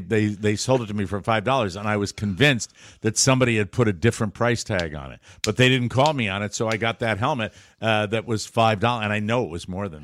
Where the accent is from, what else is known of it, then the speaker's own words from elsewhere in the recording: Connecticut, United States; It was just over the line near my hometown.